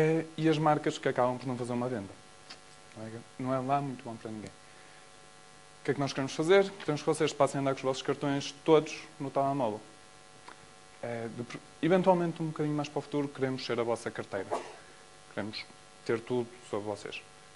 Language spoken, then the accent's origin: Portuguese; Porto, Norte, Portugal; accent: Porto; Nós somos uma startup do Porto, como se deve notar pelo meu sotaque.